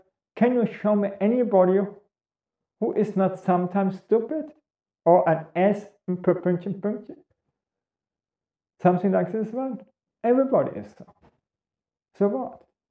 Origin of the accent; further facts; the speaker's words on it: Germany; I was growing up in Nazi Germany.